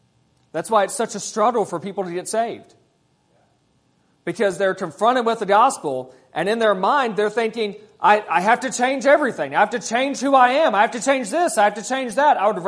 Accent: Kentucky, United States; Y'all know what it means to ponder? I'm from Kentucky. You'll have to forgive me.

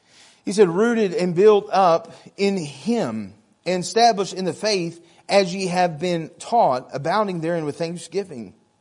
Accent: Arkansas, United States; people did not have a hard time telling that I was from Arkansas. I said words like, y'all.

